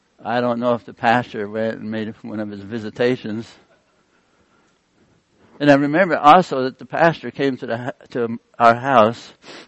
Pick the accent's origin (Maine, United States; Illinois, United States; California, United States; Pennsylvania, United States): Pennsylvania, United States; Of when I was young, I grew up in Pennsylvania, up in the Appalachian. I would describe myself as a hillbilly.